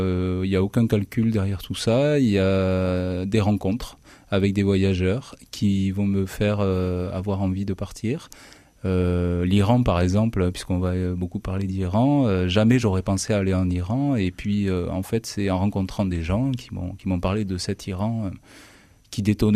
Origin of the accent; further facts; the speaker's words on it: Pau, Nouvelle-Aquitaine, France; Oui, alors je suis de Pau. Qui n'est pas très loin. Enfin voilà, je suis de Pau, je suis collaborateur d'architecte de métier.